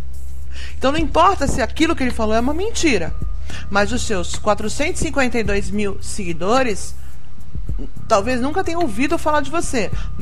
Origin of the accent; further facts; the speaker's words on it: São Paulo, Brazil; also born or lived in Rio de Janeiro; now in Cotia, Brazil; eu moro hoje na região de Cotia há 4 anos, mas eu morei a minha vida toda em São Paulo, praticamente excetuando um tempo que eu morei no Rio.